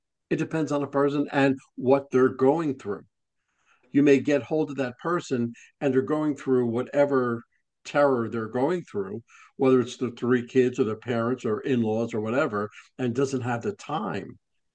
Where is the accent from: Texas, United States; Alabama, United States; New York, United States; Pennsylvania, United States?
New York, United States; now in Georgia, United States; I come from New York, okay?